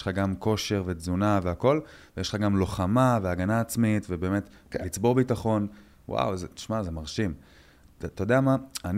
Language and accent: Hebrew; Netanya, Central District, Israel; כי גדלתי פה בנתניה, ואני לא צריך לספר לך מה זה נתניה.